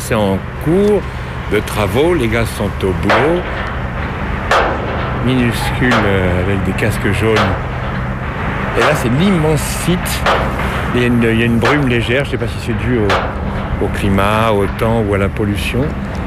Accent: France; Nous, on est français.

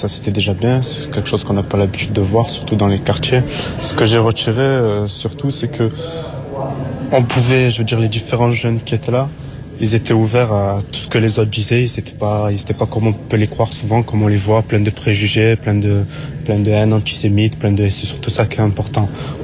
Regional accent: France; Je suis français, ouais, d'origine algérienne.

